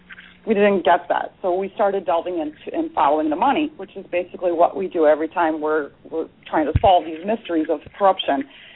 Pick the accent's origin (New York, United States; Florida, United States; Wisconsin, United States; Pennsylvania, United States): Wisconsin, United States; Burlington; I was in Burlington, in my hometown, where Senator Wengard was having a town hall meeting.